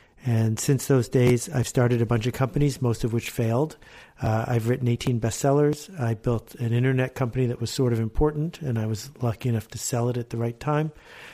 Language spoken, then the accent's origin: English; Buffalo, New York, United States; also born or lived in Canada; I grew up in Buffalo and in Canada.